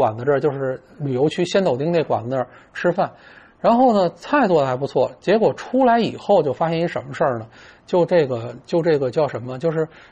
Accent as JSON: {"language": "Chinese", "country": "Singapore", "said": "你比如我新加坡人"}